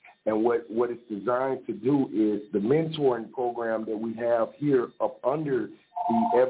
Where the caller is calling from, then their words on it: Georgia, United States; How you doing? … I'm calling from Georgia.